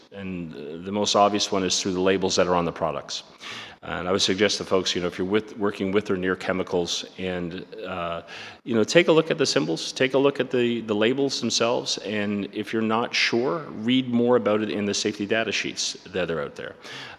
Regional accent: Halifax, Nova Scotia, Canada; I'm here from Atlantic Canada. I live here in Nova Scotia. Halifax is my home.

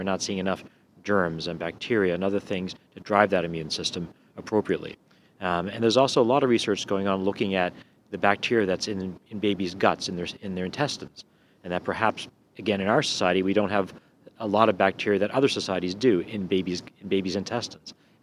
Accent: Halifax, Nova Scotia, Canada; So it's very exciting for me as the chair of the planning committee to bring it to my hometown, Halifax.

